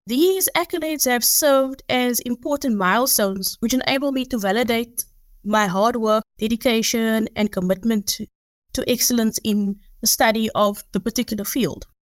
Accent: Grassy Park, Western Cape, South Africa; I grew up in Grassy Park in a very close-knit community.

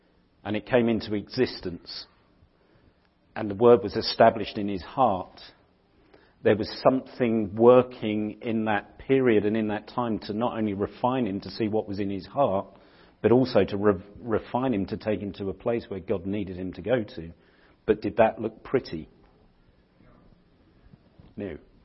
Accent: England, United Kingdom; because I'm English and I don't like all the these and the thous. Even though I'm English, it's just, for me, I just struggle with it.

